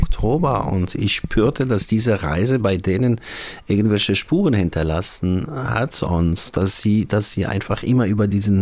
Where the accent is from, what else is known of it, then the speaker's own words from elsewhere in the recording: Algeria; German is a second language; moved away as an adult; now in Germany; Also ich stamme aus Algerien und man ist antisemitisch aufgewachsen in Algerien.